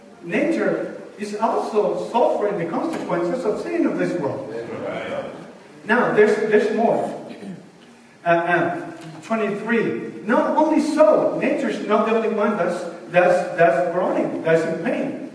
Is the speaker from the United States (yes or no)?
no; Venezuela; I received an email from my home country of a boy, a family that we loved very much, whose son works in the conference of Venezuela in a little town.